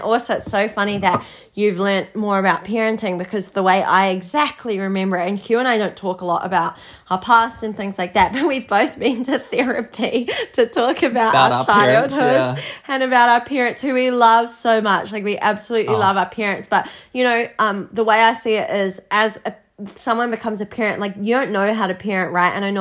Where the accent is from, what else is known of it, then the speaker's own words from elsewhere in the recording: Blenheim, Marlborough, New Zealand; even the newspapers back where we grew up in Blenheim